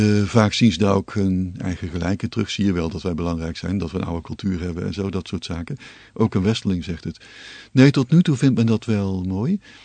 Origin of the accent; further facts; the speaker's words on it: North Brabant, Netherlands; Dat is een reinheid die ik, uit Brabant, nooit kan